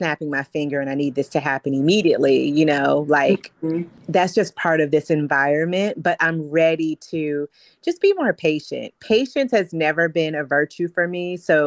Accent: Midwest, United States; And my tolerance for it has lowered considerably, although I'm from the Midwest.

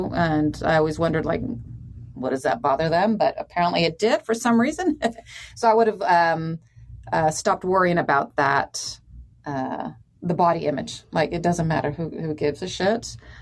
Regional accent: Argentina; Yeah, that was a big one growing up in South America.

